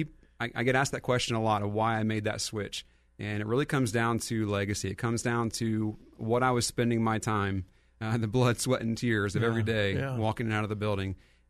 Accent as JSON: {"language": "English", "region": "Ohio", "country": "United States", "tie": "born or raised there", "said": "One of the things with me growing up in Pickaway County, I went to public education myself, Logan Elm"}